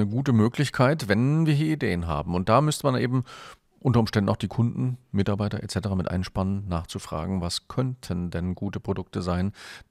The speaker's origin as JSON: {"language": "German", "region": "Northern Germany", "country": "Germany", "tie": "born there", "moved": "yes", "said": "ich bin gebürtig aus dem Norden und lebe aber schon seit Ewigkeiten hier im Süden, aber dadurch auch immer noch familiäre Kontakte in den Norden."}